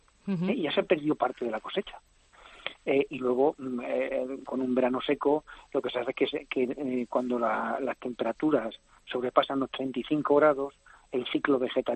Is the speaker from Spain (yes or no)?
yes; Jumilla, Region of Murcia, Spain; Yo me acuerdo cuando era pequeño, aquí en Jumilla, pasaba a mediados de agosto, ya empezaba a refrescar bastante por las noches.